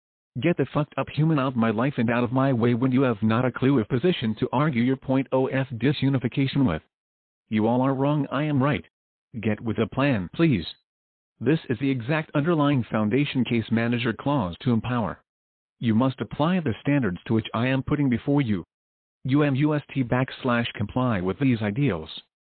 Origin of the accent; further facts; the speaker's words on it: San Bernardino, California, United States; born there